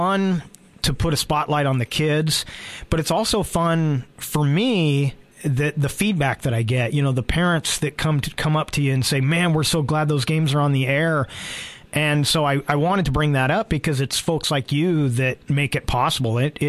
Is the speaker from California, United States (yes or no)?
yes; California, United States; I grew up in the Bay Area, and I was a huge fan of Bill King.